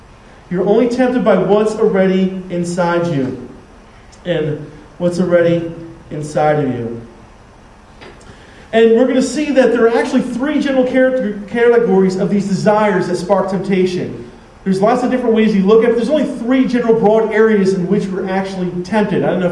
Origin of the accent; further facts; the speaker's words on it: United States; You know what makes me awesome is that I'm an American. That automatically makes me better than the rest of the world.